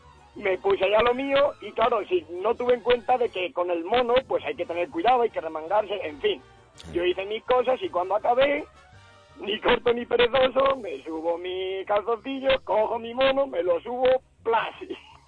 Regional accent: Tarazona de la Mancha, Castilla-La Mancha, Spain; Pues miren, rápidamente, soy de Tarazona de la Mancha.

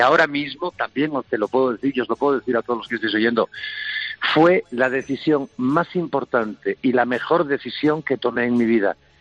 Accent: Asturias, Spain; moved away; Yo soy asturiano de pura cepa, cristiano católico apostólico, lo digo por lo de asturiano, no por otra cosa.

